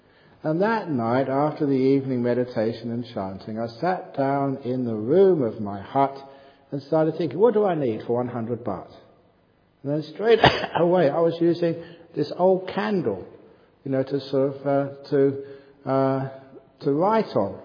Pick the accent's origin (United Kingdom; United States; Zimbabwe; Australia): United Kingdom; England; Because I was brought up in England, you always follow football teams.